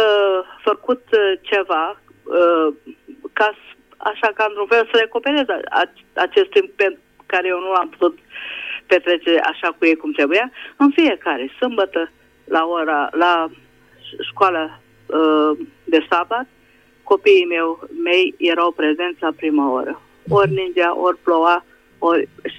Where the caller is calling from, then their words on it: Budapest, Hungary; vă sunt din Budapesta.